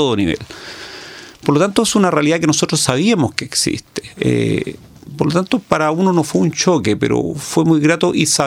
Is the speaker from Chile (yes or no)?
yes; Iquique, Tarapacá, Chile; recordar el año 80 cuando llegué desde Iquique a estudiar a esta zona.